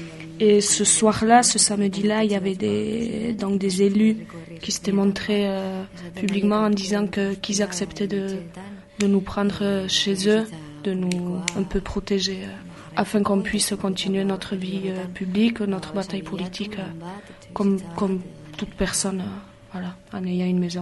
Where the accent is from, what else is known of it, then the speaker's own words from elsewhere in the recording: Nouvelle-Aquitaine, France; oui, on est de Chegui, et oui, on va continuer à revendiquer nos droits à militer politiquement, et on va continuer donc cette bataille politique ici au Pays Basque Nord.